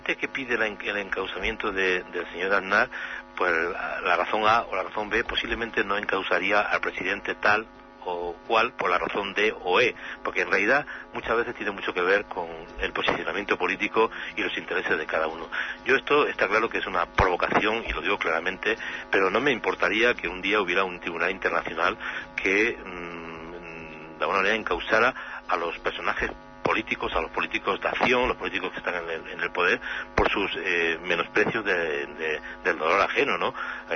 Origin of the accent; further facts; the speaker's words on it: Spain; No se puede permitir que en mi país haya vendido armas